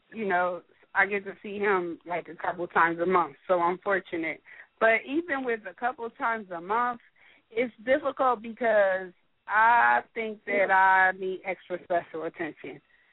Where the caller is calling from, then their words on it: Hollywood, California, United States; Hey, it's … I'm calling from Hollywood right now.